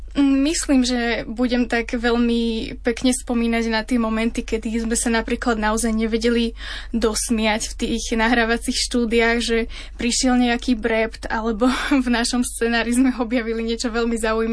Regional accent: Bratislava, Bratislava Region, Slovakia; Tak pochádzam z Bratislavy. Tam som aj študovala bakalára aj magistra v odbore prekladateľstvo a tlmočníctvo.

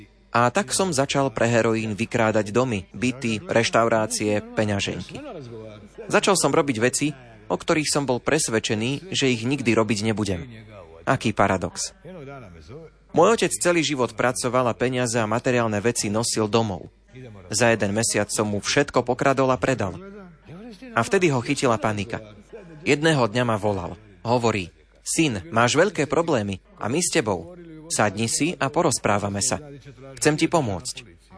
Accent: Split, Split-Dalmatia County, Croatia; A u nás v Splite psychiatria je na prízemí.

